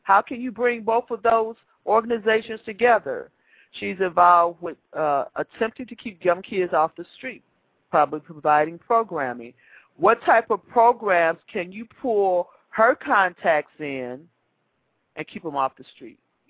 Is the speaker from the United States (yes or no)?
yes; Chicago, Illinois, United States; born or raised there